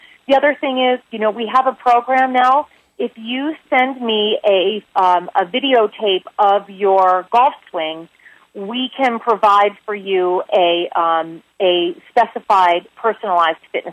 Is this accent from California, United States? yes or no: no; Philadelphia, Pennsylvania, United States; now in Arizona, United States; I've been living in Arizona for the last 17 years, but I grew up living in Philadelphia.